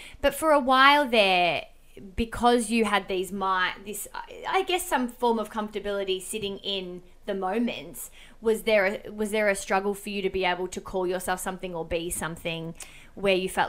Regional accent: Melbourne, Victoria, Australia; I went back to Melbourne. I'm from Melbourne.

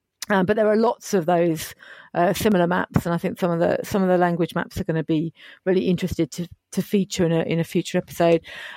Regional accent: Bedford, East of England, United Kingdom; And then for Bedford, which is my hometown

